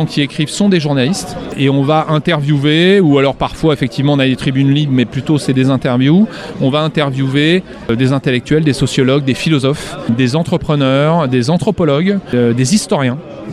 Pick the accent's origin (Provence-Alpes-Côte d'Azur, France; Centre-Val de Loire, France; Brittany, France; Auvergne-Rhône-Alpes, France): Auvergne-Rhône-Alpes, France; je viens d'Auvergne, j'ai mon village... Il y avait 2500 habitants au début du XXe siècle, il y en a 600.